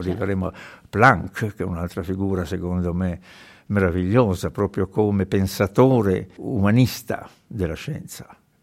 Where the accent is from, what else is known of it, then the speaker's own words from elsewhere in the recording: Genoa, Liguria, Italy; fin da bambino, siccome sono genovese, la mia famiglia è genovese